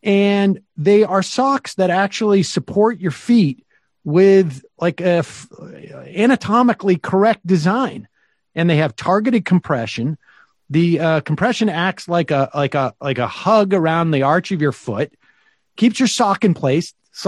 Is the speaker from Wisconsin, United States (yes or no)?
no; Massachusetts, United States; I'm from Massachusetts.